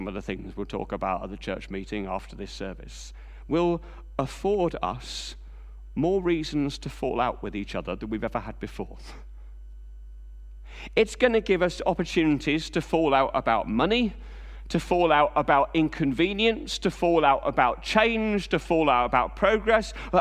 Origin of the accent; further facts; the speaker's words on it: Reading, South East England, United Kingdom; When I was growing up in Reading, there was a little shop, a little craft shop I used to visit.